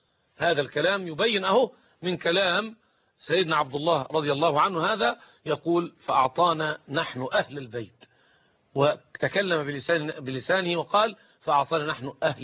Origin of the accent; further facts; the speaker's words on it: Egypt; تباع عندنا في مصر